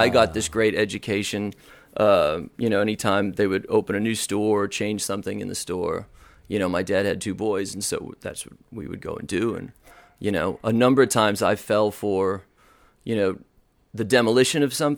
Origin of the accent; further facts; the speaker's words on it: Boston, Massachusetts, United States; Yeah, I grew up on the South Shore.